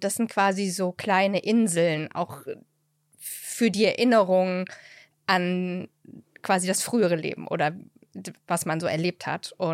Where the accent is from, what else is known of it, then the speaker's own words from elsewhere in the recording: Halle, Saxony-Anhalt, Germany; born there; Aber ich bin ja in der DDR geboren und es gibt den Moment von so, wo wir in Halle sitzen